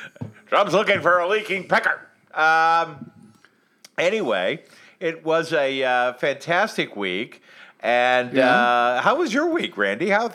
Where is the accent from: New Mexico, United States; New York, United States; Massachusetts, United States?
Massachusetts, United States; Boston; I come from Boston. We call off school.